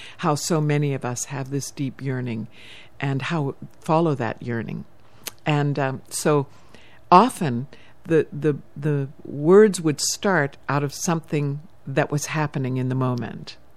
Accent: South Africa; I'm from South Africa.

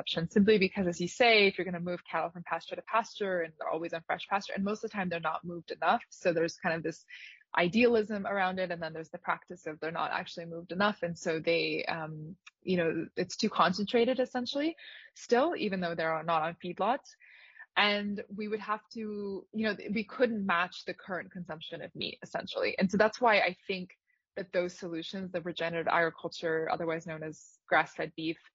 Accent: Moldova; born or raised there

